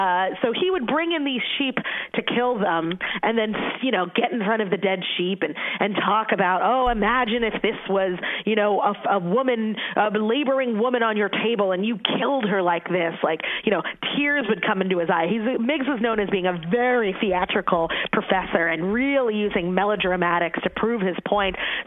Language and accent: English; Philadelphia, Pennsylvania, United States; Growing up in Philadelphia, it was, a rite of passage for school-aged children to visit this medical oddities museum